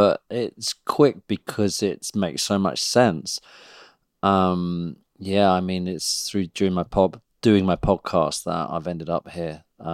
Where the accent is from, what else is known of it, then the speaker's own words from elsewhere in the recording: United Kingdom; So we are, as British people, growing up with complete brainwashing of various different subjects.